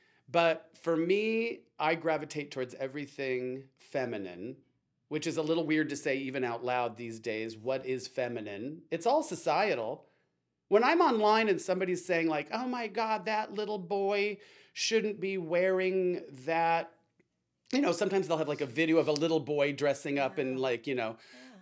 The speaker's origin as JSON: {"language": "English", "town": "Scottsdale", "region": "Arizona", "country": "United States", "tie": "born or raised there", "said": "Growing up in Scottsdale, Arizona in the 60s and 70s"}